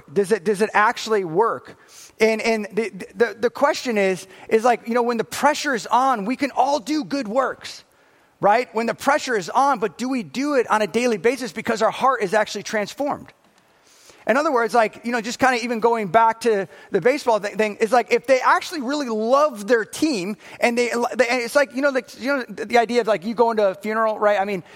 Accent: Florida, United States; I'm from Florida, here's my license, you know.

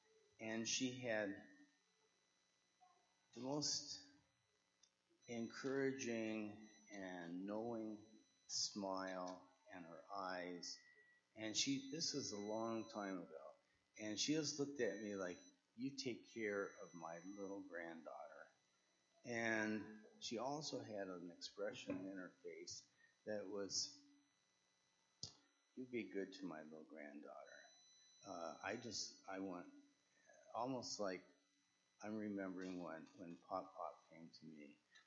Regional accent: Iowa, United States; now in Minnesota, United States; I'm from Iowa originally. And my early years, I was raised in Iowa.

